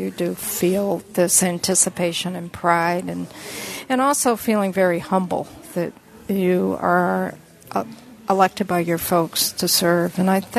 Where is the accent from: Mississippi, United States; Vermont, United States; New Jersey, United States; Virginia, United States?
Vermont, United States; Springfield; a Vermonter. I grew up in Springfield, native of Springfield